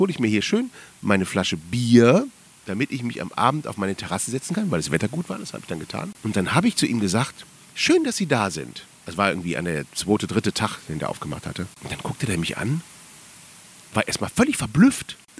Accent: Cologne, North Rhine-Westphalia, Germany; Ich komme aus Köln, da sagt man Kiosk. Bütchen sagt man eigentlich bei uns.

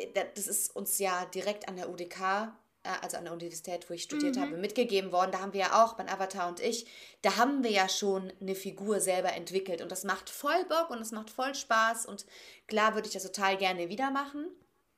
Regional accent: Rhineland, Germany; ich komme aus dem Rheinland, da würde man Kathi sagen.

